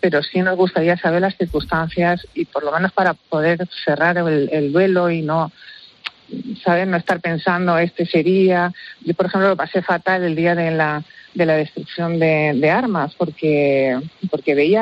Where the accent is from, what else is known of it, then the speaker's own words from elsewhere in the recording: San Sebastián, Basque Country, Spain; Yo soy de San Sebastián